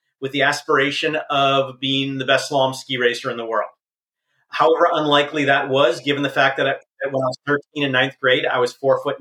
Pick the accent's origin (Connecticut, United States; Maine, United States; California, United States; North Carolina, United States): Connecticut, United States; also born or lived in Vermont; So, I grew up in Connecticut and Vermont, and my parents were skiers.